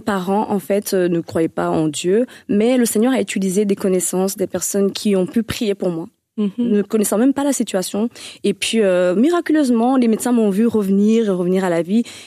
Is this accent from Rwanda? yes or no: yes; Rwanda; born there; Donc, je suis née au Rwanda, dans une fratrie de trois.